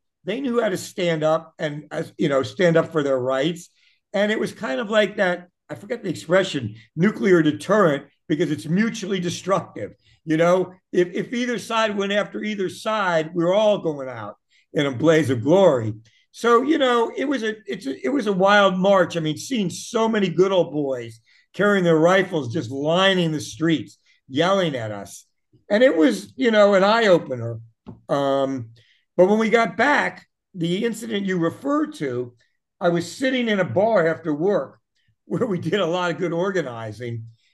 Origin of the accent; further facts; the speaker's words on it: Washington, District of Columbia, United States; even though I grew up in Washington, D.C. in the 50s, which was felt like a southern city.